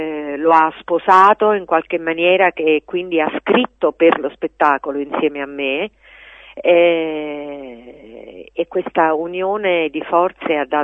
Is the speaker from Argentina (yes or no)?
no; Naples, Campania, Italy; raccontando storie legate a Napoli, alla mia terra